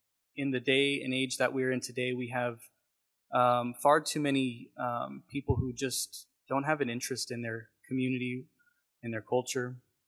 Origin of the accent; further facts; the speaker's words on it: Los Coyotes, California, United States; I'm from Los Coyotes in Santa Isabel.